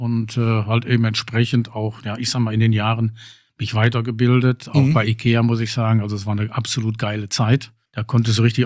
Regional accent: Kirchhellen, North Rhine-Westphalia, Germany; Ja, ich bin gebürtig aus Kirchhellen. Oh, immer da.

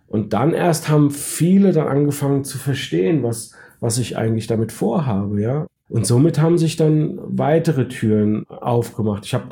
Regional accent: Mannheim, Baden-Württemberg, Germany; Bei uns in Mannheim gab es ja auch mal ein Konzentrationslager.

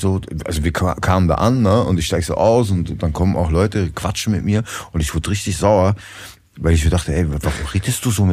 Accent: Upper Austria, Austria; die sprechen halt einen Slang, den verstehe ich als Oberösterreicher auch nicht mehr.

